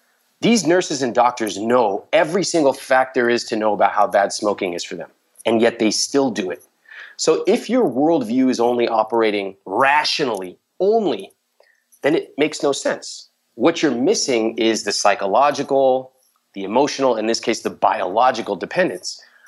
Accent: India; growing up as an Indian guy, you're not really taught about the emotional side.

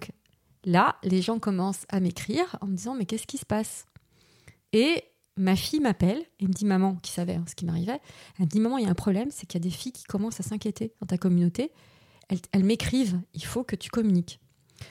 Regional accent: Paris, Île-de-France, France; je suis née à Paris, en région parisienne, j'ai grandi à Paris, j'ai fait toutes mes études à Assas.

